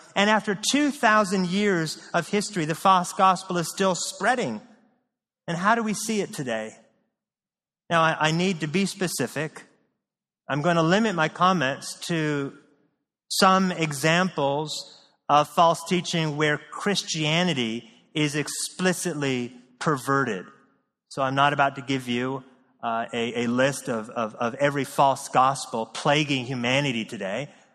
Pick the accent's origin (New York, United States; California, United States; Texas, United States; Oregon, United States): Oregon, United States; I grew up in Oregon, by the way, a huge, huge Mormon territory.